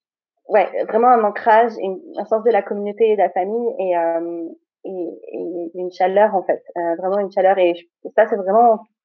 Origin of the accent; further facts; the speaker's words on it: Auvergne-Rhône-Alpes, France; chez moi, j'ai toujours célébré toutes les fêtes juives uniquement en famille, parce que là où j'ai grandi avec mes parents, on a grandi dans une petite ville, pareil, en banlieue lyonnaise, comme Alexia. Mais du coup, il n'y avait pas de synagogue.